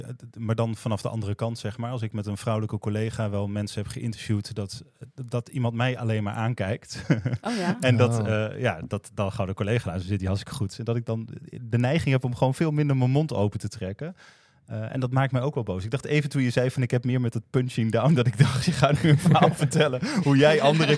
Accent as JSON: {"language": "Dutch", "region": "Groningen", "country": "Netherlands", "tie": "born or raised there", "accent": "Groningen", "said": "Ik ben opgegroeid in Groningen. En ik praatte tot en met mijn 17e praat ik met een zwaar Gronings accent. En zoals je hoort is dat weg. Dat heb ik mezelf afgeleerd."}